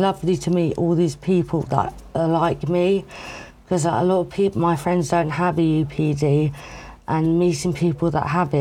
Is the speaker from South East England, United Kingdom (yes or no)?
yes; Rotherfield, South East England, United Kingdom; also born or lived in Crowborough; So I originally grew up in Crowbeck, East Sussex, and then I moved to a little village called Rotherfield when I was a bit older, when I was about 9. And I basically grew up there, and I lived right in the countryside